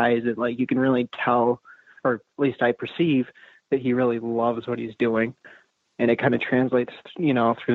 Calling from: Buffalo, New York, United States; Hi, this is … from Buffalo.

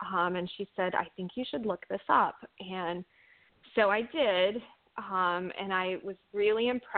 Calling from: Columbus, Ohio, United States; I am calling from Columbus, Ohio, and we do not have any snow and have barely had any snow all winter.

